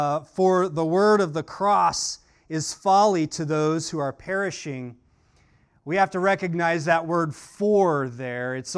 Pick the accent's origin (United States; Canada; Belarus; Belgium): United States; Oklahoma; I'm originally from Oklahoma, which means that sometimes I still have to count with my fingers.